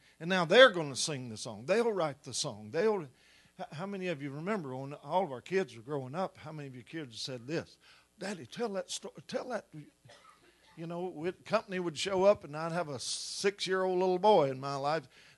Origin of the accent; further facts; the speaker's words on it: Kentucky, United States; you know, I come from Kentucky, which means deep roots and tangled limbs, is what Kentucky means.